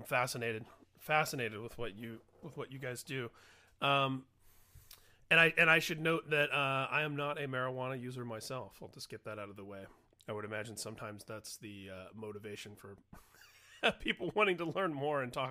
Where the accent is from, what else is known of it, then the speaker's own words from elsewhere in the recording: Indiana, United States; I grew up in Indiana myself, so I think we have that Midwestern connection.